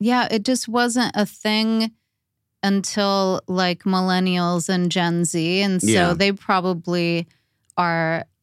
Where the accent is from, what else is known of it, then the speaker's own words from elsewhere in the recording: Torrance, California, United States; Right. I grew up in Torrance.